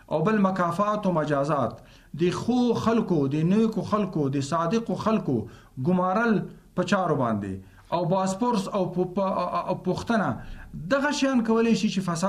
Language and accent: Pashto; Afghanistan; مګر دا مونږ افغانان یو چې تصمیم نیسو من افغانان باید بین افغانی مذاکرات وکړو